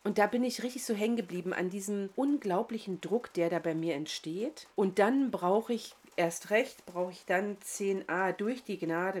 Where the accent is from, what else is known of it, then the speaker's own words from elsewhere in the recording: East Germany, Germany; Ich bin in der DDR groß geworden, ich bin als Atheistin aufgewachsen, ich bin in einer Familie groß geworden, in der immer die Frauen die Hosen anhatten sozusagen.